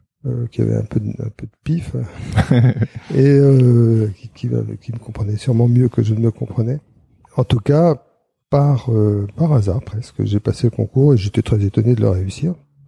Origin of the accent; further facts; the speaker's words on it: Grand Est, France; J'étais en Alsace parce que je suis alsacien.